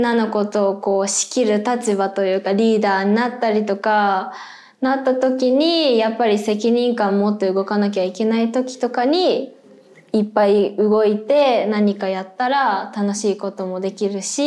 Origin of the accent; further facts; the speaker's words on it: Kanagawa, Japan; now in Osaka, Japan; 出身は神奈川県です。